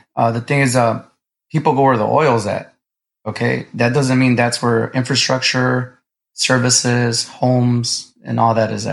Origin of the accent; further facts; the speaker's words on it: Chicago, Illinois, United States; moved away as an adult; I'm a guy that was born and raised in Chicago, Illinois. And I have family and friends out here in Texas